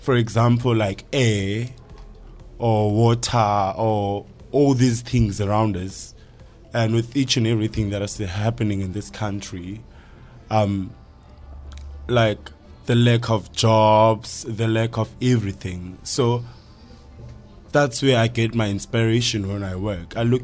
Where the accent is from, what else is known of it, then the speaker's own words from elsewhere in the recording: Guguletu, Western Cape, South Africa; As you said, I'm born and raised in Guguletu.